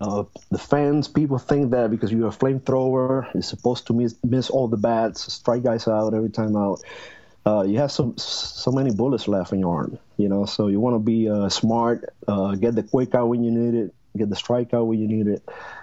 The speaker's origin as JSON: {"language": "English", "country": "Puerto Rico", "tie": "born or raised there", "said": "growing up in Puerto Rico, especially in the 80s"}